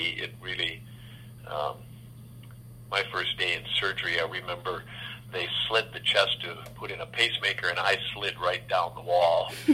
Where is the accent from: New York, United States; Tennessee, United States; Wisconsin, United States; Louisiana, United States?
Wisconsin, United States; Madison; I was born in Madison in May 28, 1947. So I was raised on the east side of Madison.